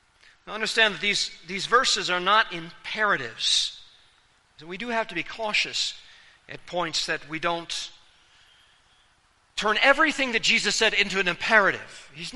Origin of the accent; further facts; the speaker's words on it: Japan; as a little boy, I grew up in Japan